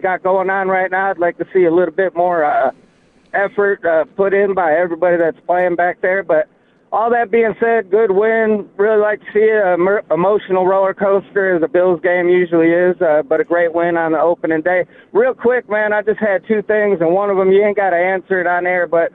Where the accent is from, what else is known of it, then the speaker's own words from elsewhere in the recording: Buffalo, New York, United States; Nah, don't let my accent fool you. I'm born and raised in Buffalo, New York.